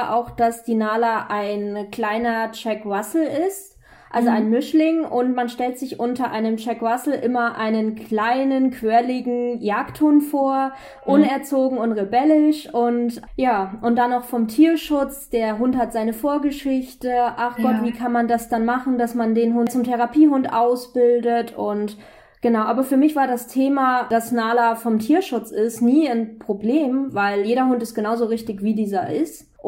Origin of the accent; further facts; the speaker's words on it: Fürth, Bavaria, Germany; Also ich komme aus Fürth, das ist in der Nähe von Nürnberg